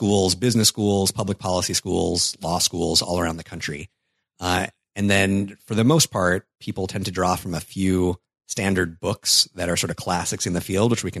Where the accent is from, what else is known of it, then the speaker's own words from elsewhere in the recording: New York, United States; And I think, so growing up in New York, I was a big haggler.